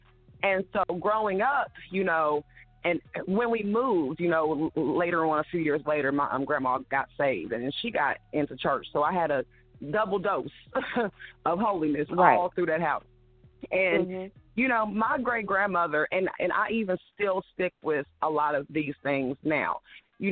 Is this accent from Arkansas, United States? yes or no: no; New York, United States; born there; also born or lived in West Virginia; and that's how, you know, I was born in New York. But then later on in life, we ended up moving to West Virginia, which was my grandma's, you know, initial home where she was born and raised.